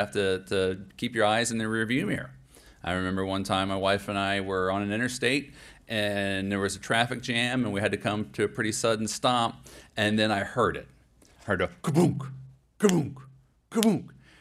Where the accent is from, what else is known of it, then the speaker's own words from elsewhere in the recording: United States; but just thinking as an American for a moment